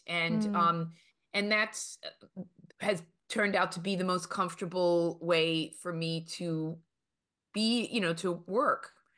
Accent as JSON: {"language": "English", "town": "New York City", "region": "New York", "country": "United States", "tie": "born or raised there", "said": "Well, I was born and raised in New York. I am the first American born in a Cuban immigrant family. And I grew up in Manhattan and the Bronx mostly, and then moved to Brooklyn"}